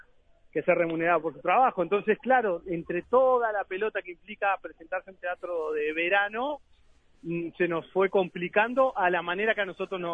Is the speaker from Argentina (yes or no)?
no; Uruguay; Como todo uruguayo, llegás sobre el puchito. Siempre llegamos sobre el pucho, pero llegamos.